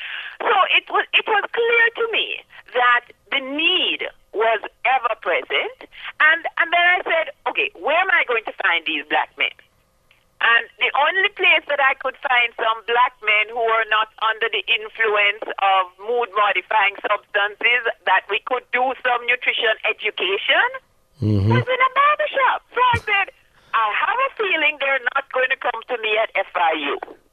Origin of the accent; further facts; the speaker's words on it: Jamaica; Well, I'm from Jamaica.